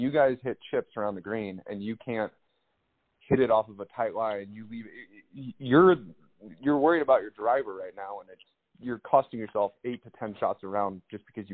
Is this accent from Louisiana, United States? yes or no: no; Valencia, California, United States; I grew up in Valencia. I spent a lot of time in California and Valencia